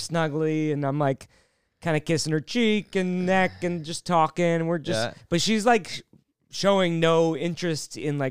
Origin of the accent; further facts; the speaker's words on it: United States; ah, I'm from the States, all I got the photo. And she's like, don't they do this in the States?